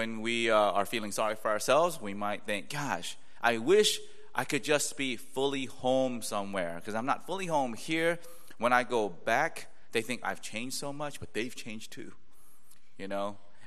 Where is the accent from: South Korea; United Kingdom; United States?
South Korea; We have two polities in my home country of Korea.